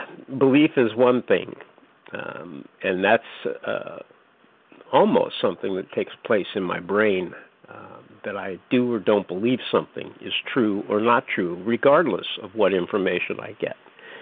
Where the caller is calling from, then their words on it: North Carolina, United States; recovered compulsive eater from North Carolina.